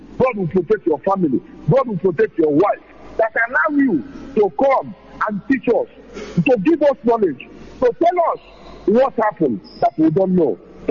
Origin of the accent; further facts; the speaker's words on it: Abba, Imo, Nigeria; now in Cork, Ireland; I am from Abba, in one of the local government area, in Imo State, Biafra land.